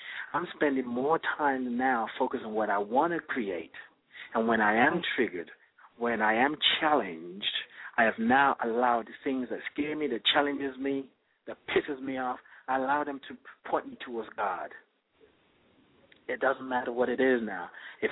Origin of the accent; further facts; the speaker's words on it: Nigeria; now in United Kingdom; I grew up in Nigeria, and there's a certain way you speak to an adult.